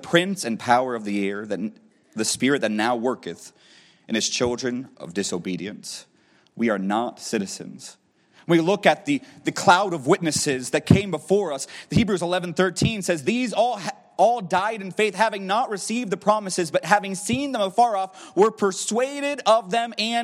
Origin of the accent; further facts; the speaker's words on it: United States; If you're not aware, I am an American. Before Honduras, I had never been out of the country